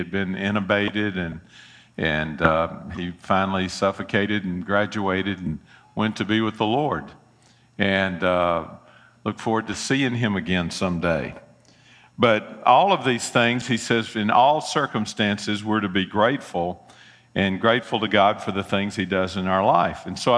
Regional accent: Memphis, Tennessee, United States; I'm from Memphis. You know, I don't have a southern accent, but still.

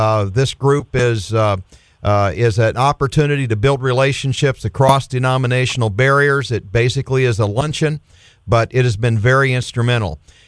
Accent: Florida, United States; And I'm a native. I was born in Florida, grew up here on the Treasure Coast, and love this area.

